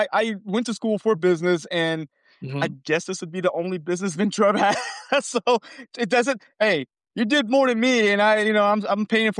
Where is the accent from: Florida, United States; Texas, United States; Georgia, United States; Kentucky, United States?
Texas, United States; Beaumont; I grew up in Beaumont, Texas. So near Houston, but not quite Houston. So it was a small town. And we didn't get all of the releases that came out in a bigger city.